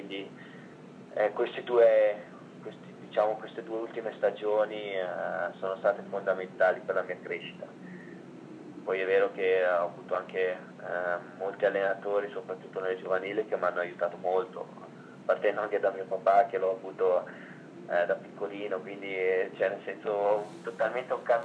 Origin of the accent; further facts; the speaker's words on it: Ticino, Switzerland; io sono nato e cresciuto in Ticino, e essendo molto vicino all'Italia